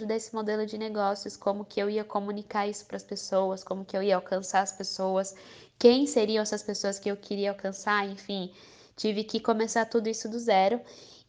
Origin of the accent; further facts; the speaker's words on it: São Paulo, Brazil; eu sou de São Paulo, mas eu moro hoje em Santa Catarina.